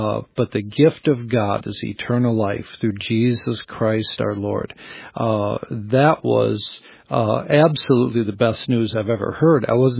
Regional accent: Oshkosh, Wisconsin, United States; I was raised in Oshkosh, Wisconsin

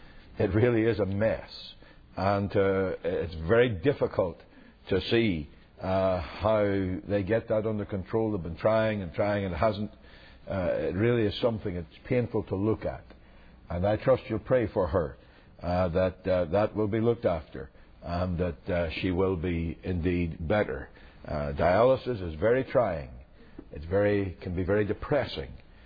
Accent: Northern Ireland, United Kingdom; I grew up in Northern Ireland, as you know. And I grew up in a little church called Mount Marion.

